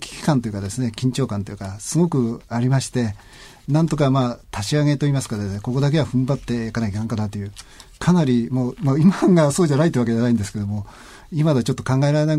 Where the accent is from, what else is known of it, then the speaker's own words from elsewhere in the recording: Shizuoka, Japan; 静岡県内にある宿場だってことなんで、まあ自分の出身でもあるんですけども